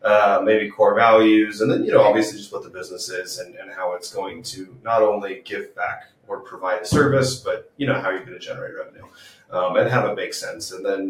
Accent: Camarillo, California, United States; All right, so I'm not originally from the Florida Panhandle. I was born and raised in Camarillo, California. There's two L's in there. It's Spanish, so if you look it up, it's Camarillo.

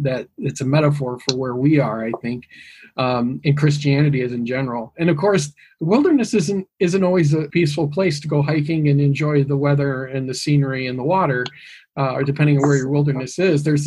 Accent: Michigan, United States; I grew up RLDS in West Michigan, and West Michigan's a very religiously conservative place.

